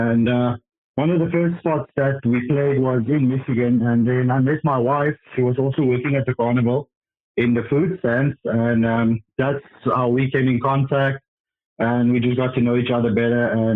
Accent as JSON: {"language": "English", "town": "Johannesburg", "region": "Gauteng", "country": "South Africa", "said": "back in South Africa, I'm from Johannesburg, and over there, it doesn't get that cold."}